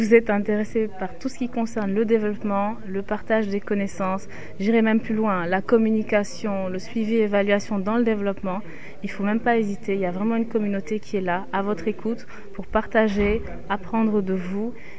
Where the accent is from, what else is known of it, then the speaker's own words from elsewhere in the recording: Senegal; je viens du Sénégal